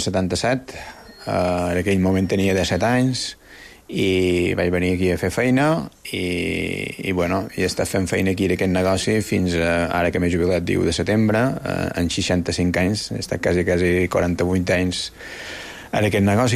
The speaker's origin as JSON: {"language": "Catalan", "town": "Inca", "region": "Balearic Islands", "country": "Spain", "tie": "born or raised there", "said": "era el meu poble, Inca, a prop de casa meva"}